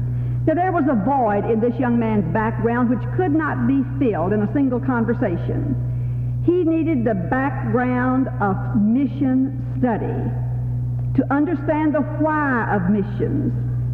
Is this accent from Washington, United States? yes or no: no; Virginia, United States; you my background, where I came from, how long I've been away from it. And since she's mentioned that I came from Virginia